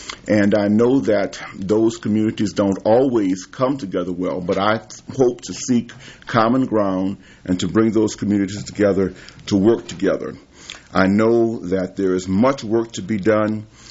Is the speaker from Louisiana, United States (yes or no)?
yes; New Orleans, Louisiana, United States; born there; I was born in New Orleans, 4 pounds, 14 ounces.